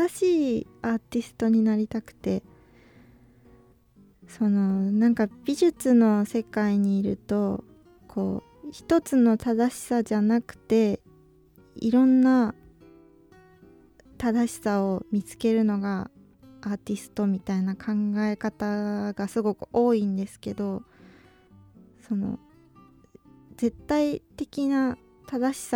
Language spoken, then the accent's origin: Japanese; Tokyo, Japan; 結構自分が生まれ育った東京の景色を元に制作しているので